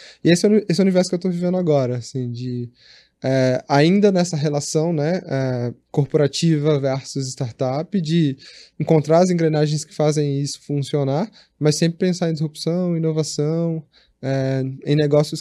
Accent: Minas Gerais, Brazil; Sou mineiro, estudava em faculdade federal, consegui essa bolsa, fui estudar na Coreia

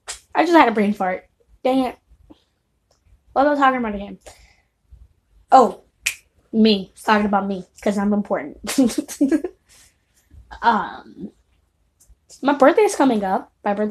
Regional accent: California, United States; also born or lived in Texas / Washington; so I was born in California, moved to Texas for 4 years, went to Washington for 3 years, Washington State, then, moved back to California, now I'm going back to Texas, and I'm gonna stay there.

